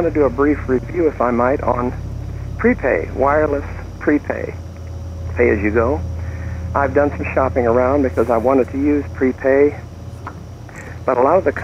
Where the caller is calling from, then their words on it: Fort Wayne, Indiana, United States; I'm recording from Fort Wayne, Indiana.